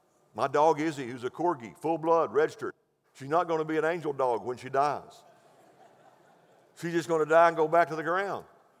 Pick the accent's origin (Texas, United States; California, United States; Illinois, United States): Texas, United States; Seminole; I grew up in Seminole, Texas, where we had screen doors.